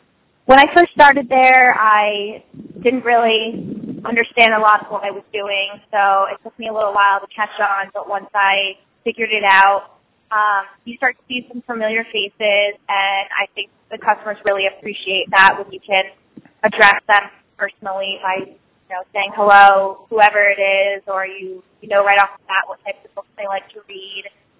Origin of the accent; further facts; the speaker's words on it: Sparta, New Jersey, United States; Okay, I am from Sparta, New Jersey, and I'm 24 years old.